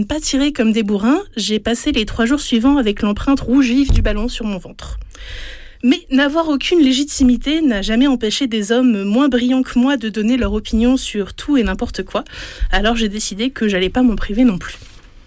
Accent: Paris, Île-de-France, France; Je suis parisienne

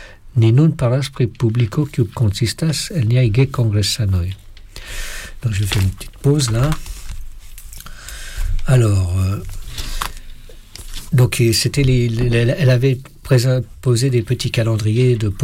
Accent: Switzerland; Chez nous en Suisse, on peut avoir jusqu'à 15 minutes de retard, c'est acceptable.

